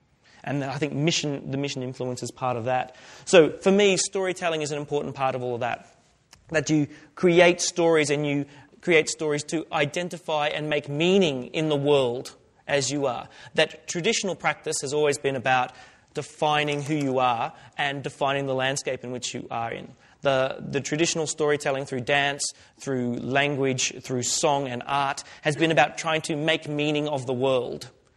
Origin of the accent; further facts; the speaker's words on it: Woodridge, Queensland, Australia; I grew up in Woodridge, which is an outer suburb of Brisbane, but the family come from Stradbroke Island.